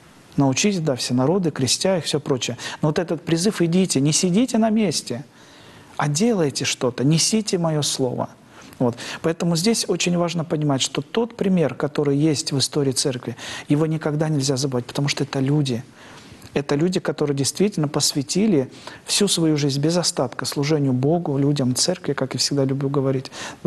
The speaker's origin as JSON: {"language": "Russian", "region": "Far East", "country": "Russia", "tie": "born there", "said": "вот то, что я родом оттуда, оно меня связывает до сих пор, потому что я родился на Дальнем Востоке."}